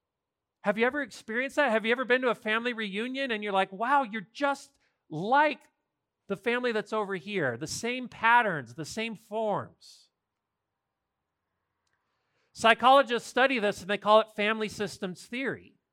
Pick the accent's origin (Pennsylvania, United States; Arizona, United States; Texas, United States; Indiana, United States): Arizona, United States; it reminded me of the family that I grew up with in Arizona.